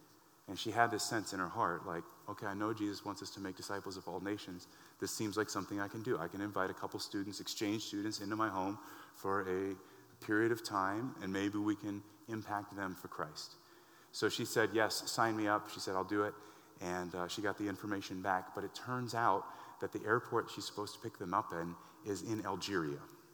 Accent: Wisconsin, United States; I have a friend in Wisconsin. I grew up in Wisconsin

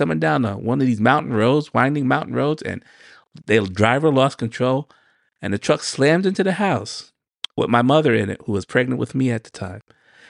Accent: New York, United States; I had something similar growing up in New York. I go out at night, especially cold winter nights, and the snow out there, and it's bone chilling cold.

